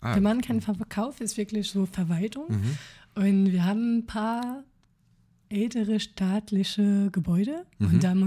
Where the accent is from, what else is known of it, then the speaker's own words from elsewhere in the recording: France; ich habe als Franzose einen ganz anderen Blick